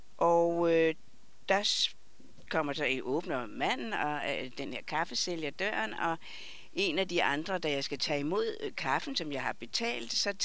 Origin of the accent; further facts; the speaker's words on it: Copenhagen, Capital Region of Denmark, Denmark; Jo, jeg kommer fra København, altså jeg er på vej hjem.